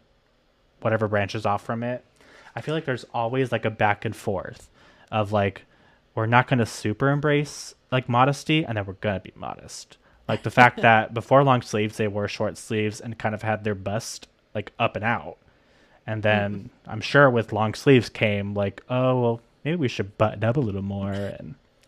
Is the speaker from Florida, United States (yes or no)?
yes; Florida, United States; Well, you know, growing up in Florida